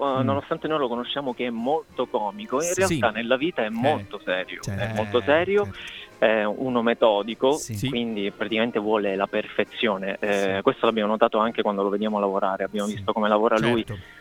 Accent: Sicily, Italy; now in Rome, Italy; E quindi, essendo siciliano, il maestro è siciliano, io lo vedevo quando ero piccolo

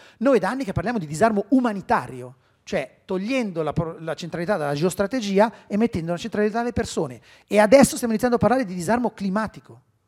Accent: Lombardy, Italy; Io sono brianzolo, i danni contano.

